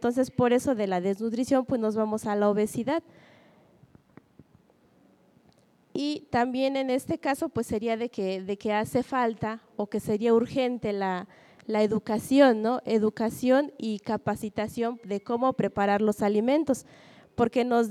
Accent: San Francisco Nuxaño, Oaxaca, Mexico; vengo del municipio de San Francisco Nuxaño, de la región mixteca

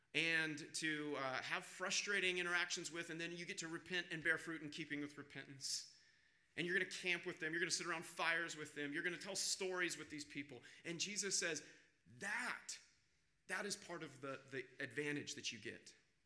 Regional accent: Kansas, United States; So growing up in Kansas, this is how I think of it. About twice a year, my family and I, we would head out to Colorado.

